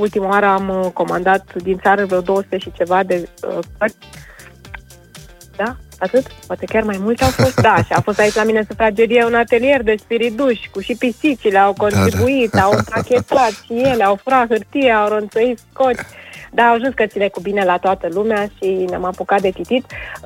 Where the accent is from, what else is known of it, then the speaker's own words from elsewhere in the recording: Romania; moved away; când spun că sunt din România